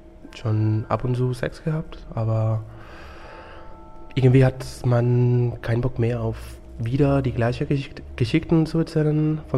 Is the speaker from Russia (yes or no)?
no; Barcelona, Catalonia, Spain; now in Berlin, Germany; Ich komme aus Barcelona und ich bin jetzt 32.